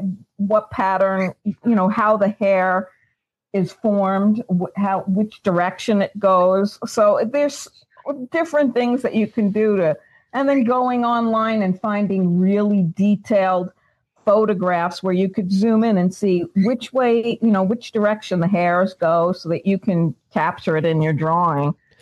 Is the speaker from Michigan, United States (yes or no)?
no; New York City, New York, United States; I grew up in Staten Island. It's a city. My parents, my family really aren't horse people.